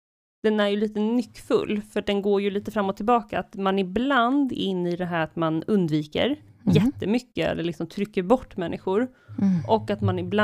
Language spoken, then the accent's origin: Swedish; Sweden; jag är uppväxt i Sverige och svenska värderingar, individualitet och man ska kunna stå själv